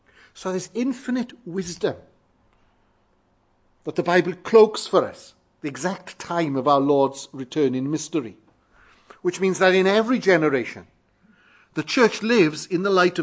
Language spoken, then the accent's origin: English; Wales, United Kingdom; Some of you know that I was brought up in Wales